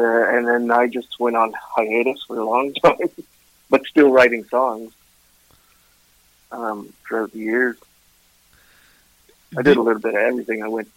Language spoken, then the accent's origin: English; Ottawa, Ontario, Canada; also born or lived in Vancouver / Kingston; I was born and raised in Ottawa. I moved around different places. I was in Vancouver for a bit, Kingston, Ontario, places like that.